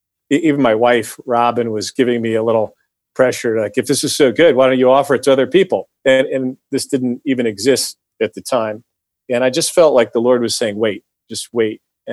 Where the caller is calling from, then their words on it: Philadelphia, Pennsylvania, United States; I'm calling in from Philadelphia.